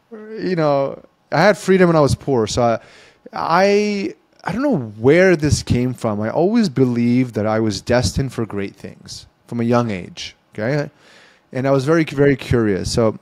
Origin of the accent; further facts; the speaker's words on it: Ottawa, Ontario, Canada; So I came back to Ottawa, which was my hometown.